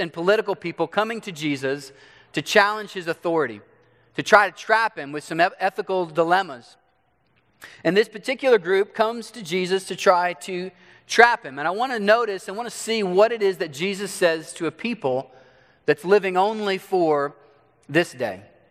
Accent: Dallas, Texas, United States; I'm from Dallas. I'm a big fan of the Cowboys.

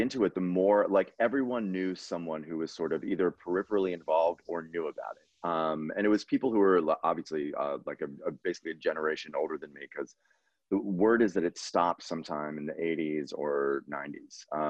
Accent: Princeton, New Jersey, United States; But I grew up in Princeton, New Jersey, down the road from this little kind of, you know, one horse airport that was just a couple of outbuildings and a landing strip.

